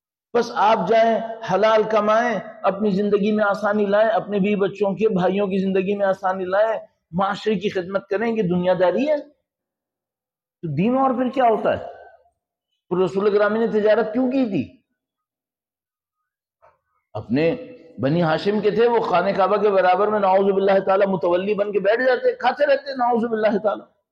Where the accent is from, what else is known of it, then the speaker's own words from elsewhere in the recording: Sindh, Pakistan; تو اس نے ہمارے سندھ کا ایک شہر بتایا، میں وہاں کہوں. تو میں نے اس سے کہا کہ بھائی بڑی بات ہے، میں زندگی میں پہلی دفعہ پاکستان سے باہر مجھے کوئی سندھ کا ملا ہے.